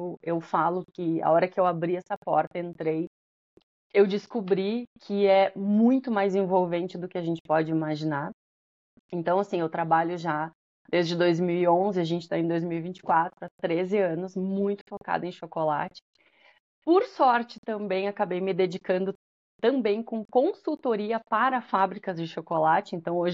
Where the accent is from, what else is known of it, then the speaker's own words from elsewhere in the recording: Pelotas, Rio Grande do Sul, Brazil; Eu sou de Pelotas, no Rio Grande do Sul